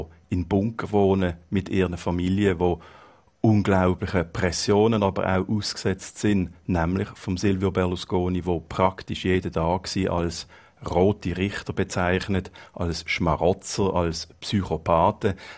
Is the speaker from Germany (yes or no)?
no; Switzerland; moved away as an adult; now in Italy; als Schweizer, der fast wie ein Heidi hier angekommen ist vor einem Jahr